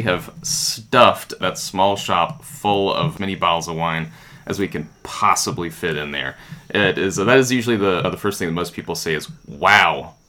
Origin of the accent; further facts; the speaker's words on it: Winston-Salem, North Carolina, United States; now in Charleston, United States; Well, I'm actually originally a native North Carolinian. I grew up near Winston-Salem, North Carolina, but I moved down to Charleston, South Carolina